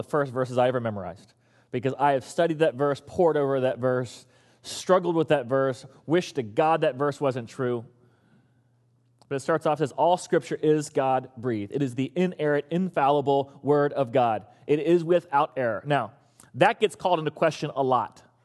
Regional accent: West Palm Beach, Florida, United States; also born or lived in Portsmouth; I was born at Portsmouth Naval, but my dad got out of the Navy shortly thereafter, and I grew up in West Palm Beach.

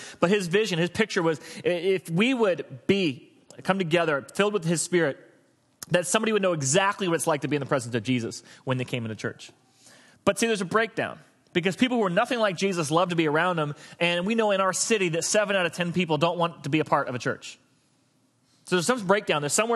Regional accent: Florida, United States; I grew up in Florida. You never scattered seed even to grow a lawn.

